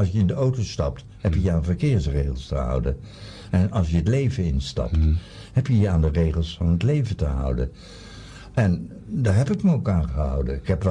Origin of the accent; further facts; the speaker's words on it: Netherlands; Doe ik ook trouwens, daar ben ik Nederlander voor.